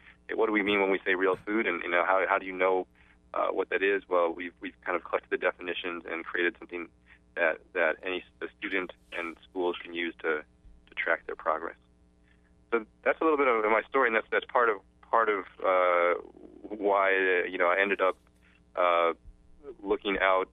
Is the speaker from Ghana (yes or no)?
yes; Ghana; I grew up in West Africa. I was born in Ghana, as you mentioned. My mother is from Ghana, she's Ashanti, and my father is from the Midwest. He's of Eastern European and Scots-Irish background.